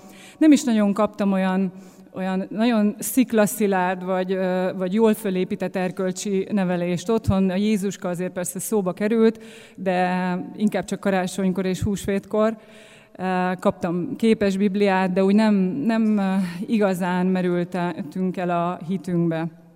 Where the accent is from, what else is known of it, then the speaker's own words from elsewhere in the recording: Hungary; Vidéki nagyvárosból származom